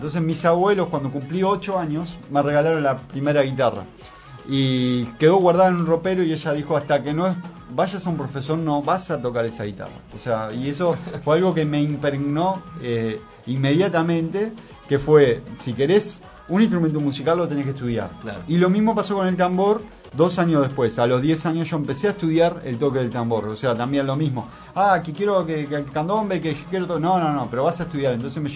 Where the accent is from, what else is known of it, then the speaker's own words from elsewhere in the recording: Buenos Aires, Argentina; born there; porque yo nací en Palermo, entonces ya desde bebé empecé a escuchar los tambores